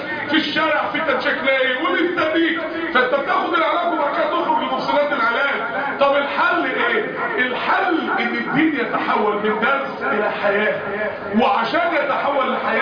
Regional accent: Mansoura, Dakahlia, Egypt; احنا عندنا في المنصوره الموضوع ده بيتعمل بس بصوره كمان اكبر من كده

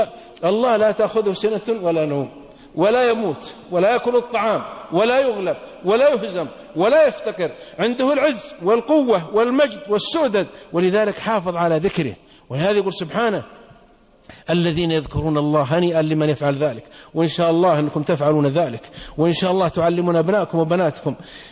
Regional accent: Saudi Arabia; كان في بلدة عندنا في السعودية رجل عابد

